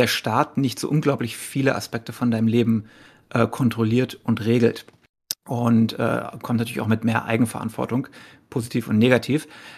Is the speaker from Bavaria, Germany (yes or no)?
no; Altenau, Lower Saxony, Germany; wenn ich da im Oberharz bin, in meinem kleinen Dorf, wo ich aufgewachsen bin